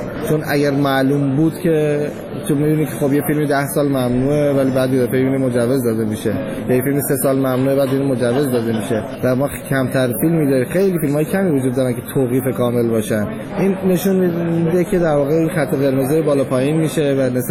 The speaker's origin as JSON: {"language": "Persian", "town": "Abadan", "region": "Khuzestan", "country": "Iran", "tie": "born or raised there", "said": "من آبادان انتخاب کردم به خاطر اینکه خب طبیعتاً شهر خودم بود و اونجا بزرگ شدم، زیست اونجا رو میشناختم، طبیعتاً به لهجهش تسلط بیشتری داشتم"}